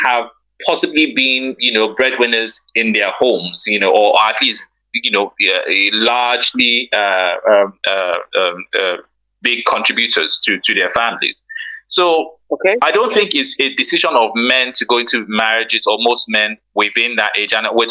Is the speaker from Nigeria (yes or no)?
yes; Ibadan, Oyo, Nigeria; it's interesting that you're broadcasting in Ibadan, because I'm from Ibadan